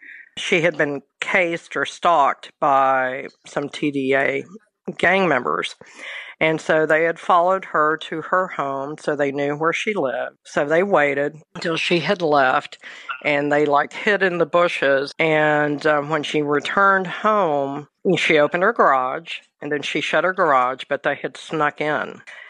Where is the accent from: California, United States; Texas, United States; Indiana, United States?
Texas, United States; Dallas; I'm born and raised in Dallas, and of course, I still have a lot of friends there.